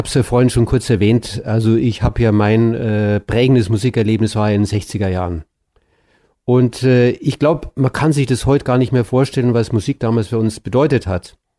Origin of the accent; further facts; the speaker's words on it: Munich, Bavaria, Germany; Es gab also bei uns in München ein vollkommen verrauschtes Radio Prag, wo man irgendwie hinter diesem Geräuschteppich, also diesem propellerartigen Scheppern, da irgendwie … oder sonst also was durchkam.